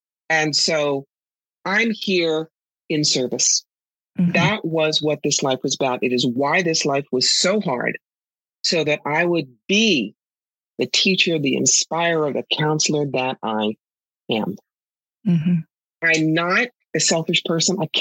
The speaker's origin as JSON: {"language": "English", "region": "New York", "country": "United States", "said": "Oh, please. I'm from New York."}